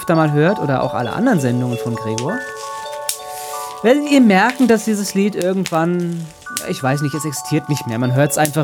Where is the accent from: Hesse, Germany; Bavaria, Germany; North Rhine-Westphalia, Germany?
Hesse, Germany; Offenbach; Ich bin aus Offenbach, kann ich zählen.